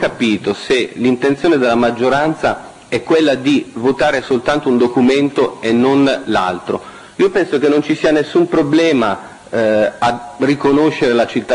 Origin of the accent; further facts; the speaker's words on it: Calabria, Italy; essendo calabrese